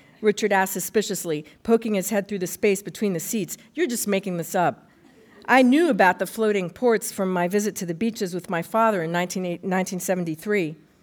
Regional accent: Paris, Île-de-France, France; When I was growing up in France in the 60s, the war was still strong in everybody's mind. There were whispers among the shop owners on the Île Saint-Louis, where I grew up

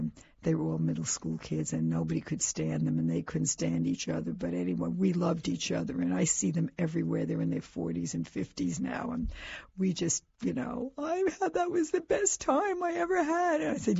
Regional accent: New York City, New York, United States; it used to be a big name when I grew up in New York City.

